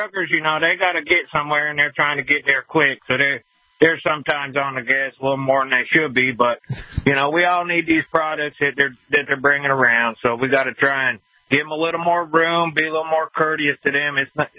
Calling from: Deep South, United States; Well, gentlemen, I'm in the South, Deep South.

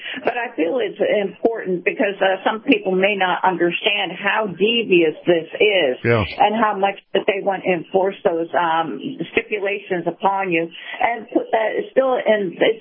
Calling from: Sarasota, Florida, United States; I'm calling from Sarasota.

